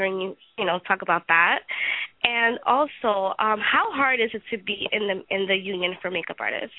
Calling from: Montclair, New Jersey, United States; I'm calling from Montclair, New Jersey.

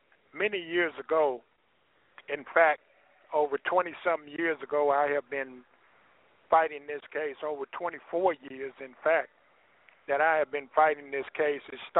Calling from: Forest City, Arkansas, United States; I'm calling from Forest City Medium in Forest City, Arkansas.

